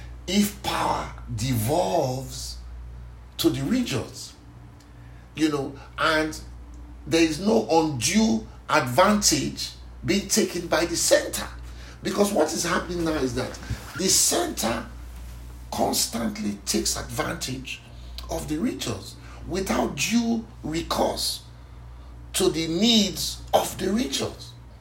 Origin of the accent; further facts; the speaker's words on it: Nigeria; I am a Nigerian, but I haven't been to the North to experience the North.